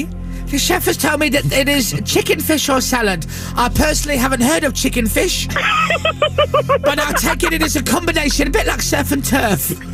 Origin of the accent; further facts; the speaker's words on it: South East England, United Kingdom; I'm from Kent. It's nothing like Essex, but we're just as easy.